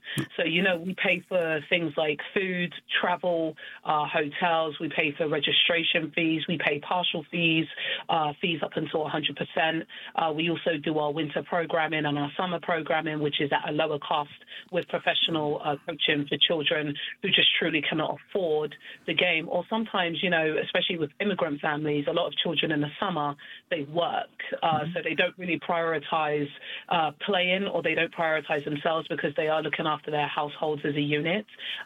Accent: Peckham, London, United Kingdom; I grew up in Southeast London, Peckham/Woolworth, to be exact. And it was a very crime-ridden area. I didn't know. I lived in a very kind of like poor area and a crime-ridden area.

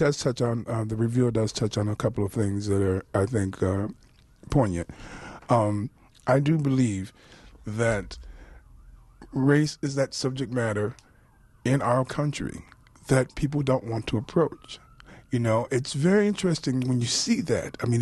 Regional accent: Milwaukee, Wisconsin, United States; You know, I grew up in Milwaukee. I love Milwaukee.

